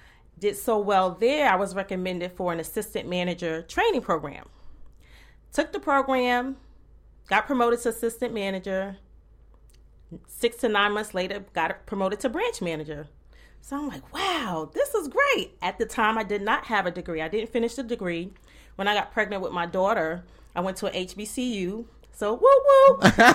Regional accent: Brooklyn, New York, United States; now in Georgia, United States; I am a Brooklyn native, born and raised in Brooklyn, New York. I grew up there with my mom and dad and six siblings.

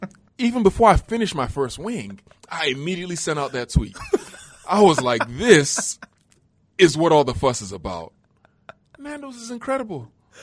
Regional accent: London, United Kingdom; born there; I know I was born here. I know I was born in London, but I'm 100% African. I'm as Nigerian as it gets.

